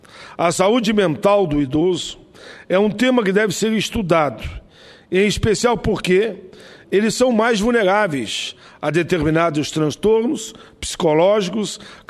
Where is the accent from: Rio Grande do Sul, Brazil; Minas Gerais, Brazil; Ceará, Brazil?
Rio Grande do Sul, Brazil; Caxias do Sul; born there; como eu sou muito Caxias, não é porque nasci em Caxias do Sul